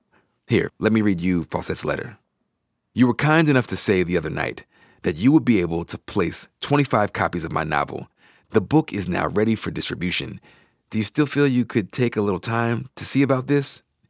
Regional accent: New Jersey, United States; Now, I'm from South Jersey, and I know Lawnside very well.

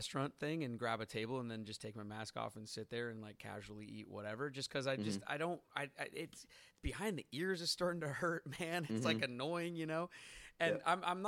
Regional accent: Seattle, Washington, United States; Like I'm from Seattle, home of Boeing.

